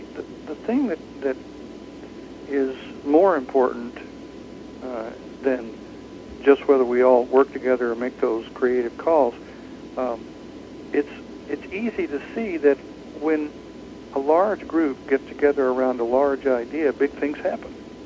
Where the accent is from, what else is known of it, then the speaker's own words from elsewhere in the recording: Texas, United States; moved away as an adult; also born or lived in California; I grew up in Texas. I was raised by seven women, which I loved, whom I loved. My girlfriend in college got pregnant, so we fled to California because Texas was going to kill us.